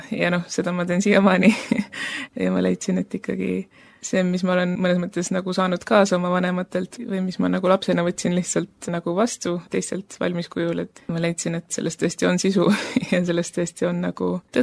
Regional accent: Kärdla, Hiiu County, Estonia; Ma olen pärit kristlikust perekonnast, ma olen pärit Hiiumaalt ja olen üles kasvanud Kärdla baptisti koguduses. Minu vanemad on kristlased, vanavanemad on kristlased

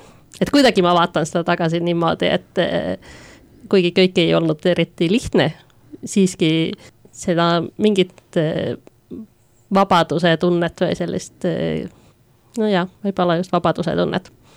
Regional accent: Kouvola, Kymenlaakso, Finland; Estonian is a second language; now in Estonia; olen Soomest. Algselt olen päris Kagu-Soomest Kouvolast ja siis olen tegelikult elanud päris mitmes erinevas Soome linnas. Enne kui ma Eestisse tulin, aga Eestis olen olnud nüüd aastast 2017 ja hetkel elan Tartus

